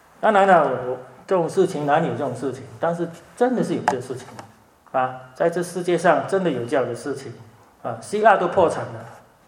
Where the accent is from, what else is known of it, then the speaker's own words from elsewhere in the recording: Singapore; 我自己来自新加坡，都很多年前我考高中会考，我们叫高中会考，就是高中毕业考。